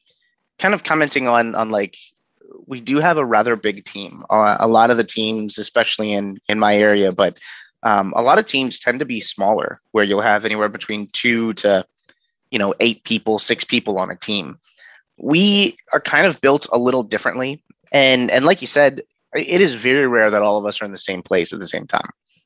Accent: New Jersey, United States; born there; also born or lived in Philadelphia; now in Virginia, United States; I was born in Jersey, lived outside of Philadelphia for a little while, and then moved down here with my family when I was younger.

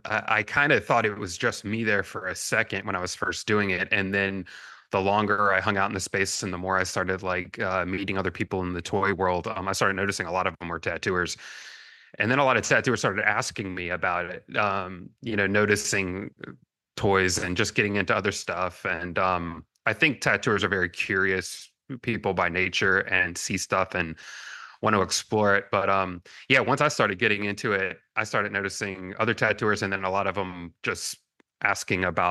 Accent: New Orleans, Louisiana, United States; I am an artist from New Orleans, and I'm primarily known for tattooing.

